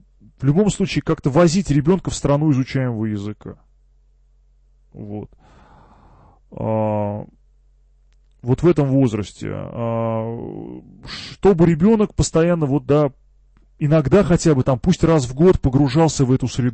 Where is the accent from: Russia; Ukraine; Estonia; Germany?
Germany; Я вот сам вырос в Германии